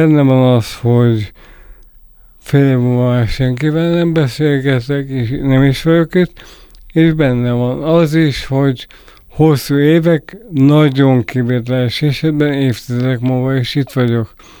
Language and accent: Hungarian; Hungary